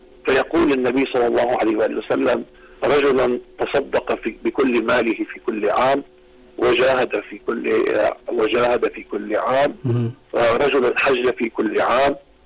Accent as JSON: {"language": "Arabic", "country": "Lebanon"}